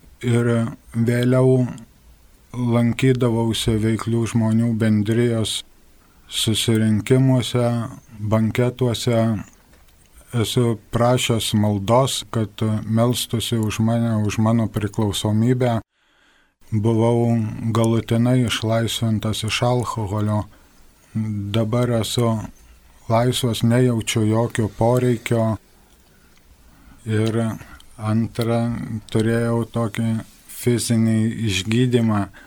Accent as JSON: {"language": "Lithuanian", "town": "Serečius", "region": "Tauragė County", "country": "Lithuania", "tie": "born or raised there", "lives_now": "Balbieriškis, Lithuania", "said": "dabar gyvenu Balbieriškėje, mano tėviškė Serečius, Jurbarko rajone, ir gimiau aš tikinčioj šeimoje"}